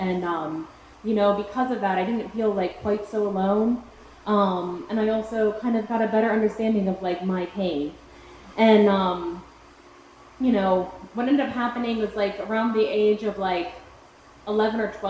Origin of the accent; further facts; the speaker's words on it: Pittsburgh, Pennsylvania, United States; So I'm from Pittsburgh, PA. I grew up in Pittsburgh. I've never lived anywhere else.